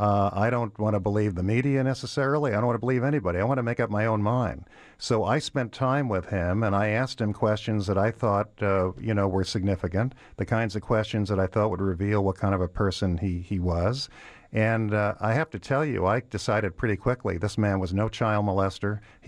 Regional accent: New York, United States; So I grew up near West Point, and the Academy had a lot to do with the environment in which I was raised.

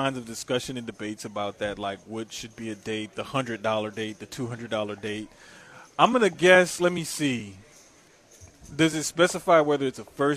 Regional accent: Louisiana, United States; Sometimes I get so embarrassed about my home state, it's ridiculous. But it's Louisiana, so nothing really surprises me.

